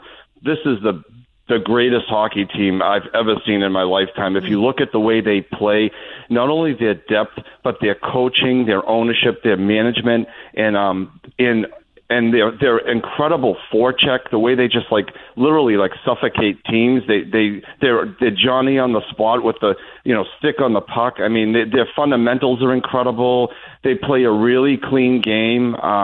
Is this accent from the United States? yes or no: yes; Boston, Massachusetts, United States; Yeah, so we're originally from the Boston area, but we've been loving the Panthers for years.